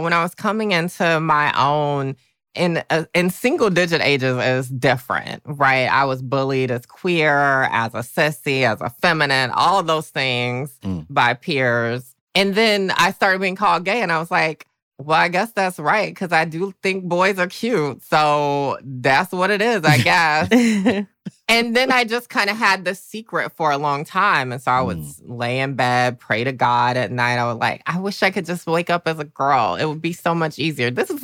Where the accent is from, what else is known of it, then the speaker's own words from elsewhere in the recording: Augusta, Georgia, United States; So I grew up in Augusta, Georgia. Mm-hmm. And I grew up in a very Catholic, Black, traditionally Southern family.